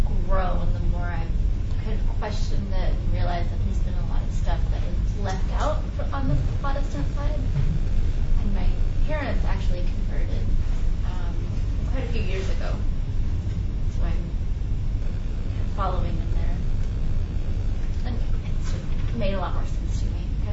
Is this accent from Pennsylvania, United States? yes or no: no; Arkansas, United States; moved away as an adult; I'm actually from Arkansas, but I moved here for the job, so I've been here 5 years. I was raised Baptist, baptized Baptist